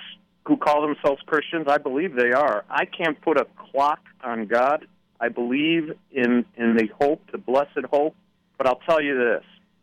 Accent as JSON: {"language": "English", "country": "United States", "said": "Oh, Jimmy, it really breaks my heart as an American to say that."}